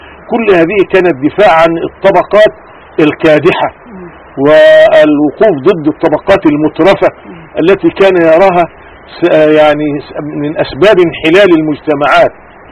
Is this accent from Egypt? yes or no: yes; Egypt; وجدنا الذين يملكون الالاف من الافدنة في قريتنا وفيما حولها وفي مصر بصفة عامة